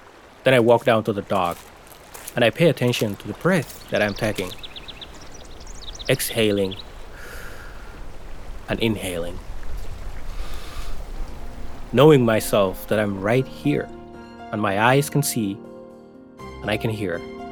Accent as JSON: {"language": "English", "country": "Somalia", "lives_now": "Maine, United States", "said": "And then the question, where are you from? I still say I'm from Somalia. Then and now, I'm from Maine."}